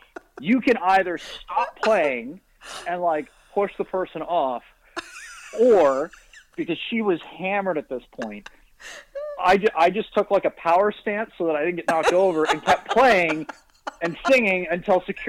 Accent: Waterdown, Ontario, Canada; Growing up in Waterdown, for whatever reason, at least the guys anyway, we all called each other by our last names for whatever reason.

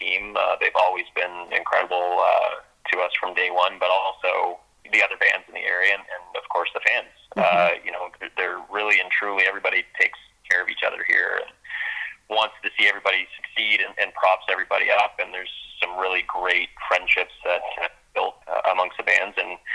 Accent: Ottawa, Ontario, Canada; You know, I'm from Ottawa, you know, born and raised here, so it's really nice to kind of see that resurgence.

